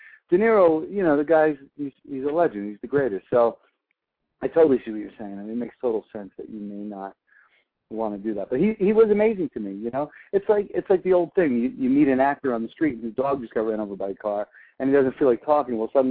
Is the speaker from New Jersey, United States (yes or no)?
yes; Woodbridge, New Jersey, United States; Well, I'm an East Coast guy. I'm from New Jersey, New York, New Jersey, Brooklyn, and New Jersey, Woodbridge, New Jersey, to be specific.